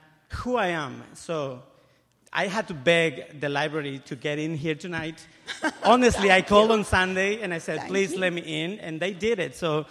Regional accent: El Salvador; now in Seattle, United States; I'm from El Salvador.

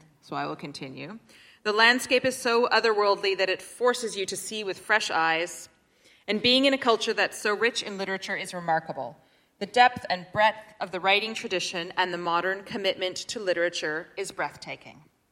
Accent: Ottawa, Ontario, Canada; I grew up just outside of Ottawa, which is not at all near the sea. And now I am surrounded by the sea all the time.

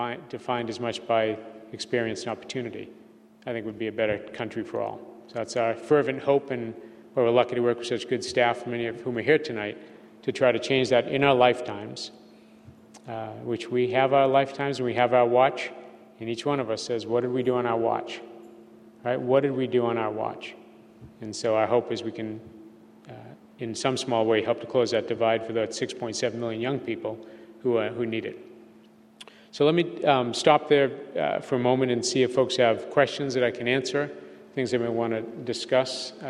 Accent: Cambridge, Massachusetts, United States; about the same thing that my hometown, Cambridge, Mass., invests in 1 year of high school

